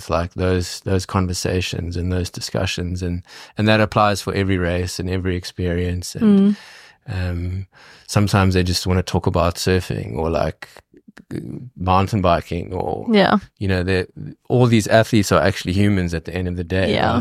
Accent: South Africa; And I think being a South African is also quite special in many ways in that world

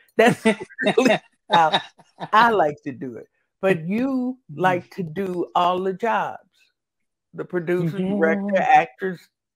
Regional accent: Chicago, Illinois, United States; And since I'm from Chicago, I had my parents come

